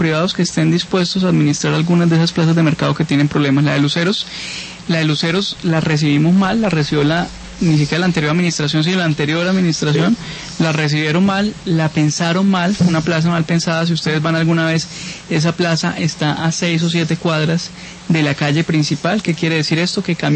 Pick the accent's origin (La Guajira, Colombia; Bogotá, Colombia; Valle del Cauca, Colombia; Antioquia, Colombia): Bogotá, Colombia; que somos los bogotanos